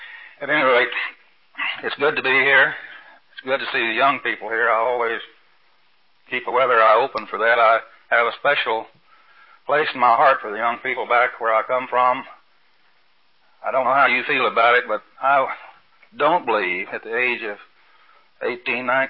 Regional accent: Texas, United States; moved away; also born or lived in California; But when I hit California, I had this role to uphold since I was from Texas.

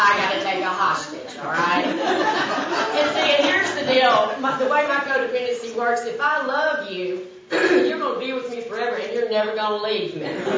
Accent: Austin, Texas, United States; I grew up here in Austin, Texas. I went to a school outside of Austin. Maybe some of you heard of it called Pflugerville.

